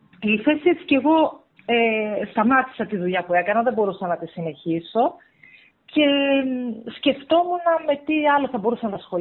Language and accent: Greek; Heraklion, Crete, Greece; επειδή είμαστε από την Κρήτη, από το Ηράκλειο